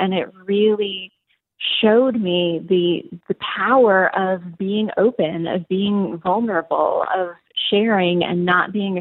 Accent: Canada; Yeah, so I'm Canadian.

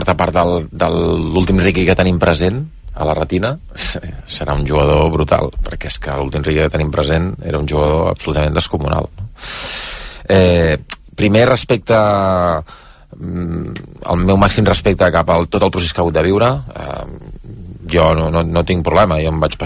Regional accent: Badalona, Catalonia, Spain; jo com a badaloní tenia l'esperança

